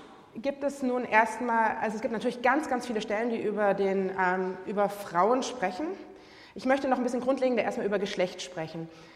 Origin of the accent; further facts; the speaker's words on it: Germany; Ich spreche nicht als Muslimin. Ich spreche als Deutsche, Nicht-Muslimin aus einer sicher westlich geprägten Perspektive.